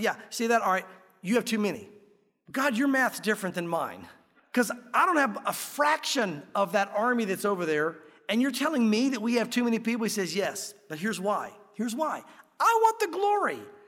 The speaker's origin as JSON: {"language": "English", "region": "Tennessee", "country": "United States", "said": "I know when Tracy and I were going to, you know, move back to Tennessee. We're from Tennessee. We're out west for a while."}